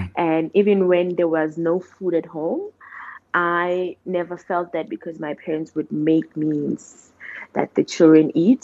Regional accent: East Rand, Gauteng, South Africa; I was born and bred in the East Rand.

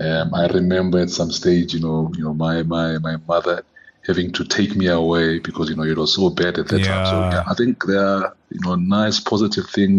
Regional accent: Katlehong, Gauteng, South Africa; You know that area, yeah. That's where I was born. That was where I was actually brought up.

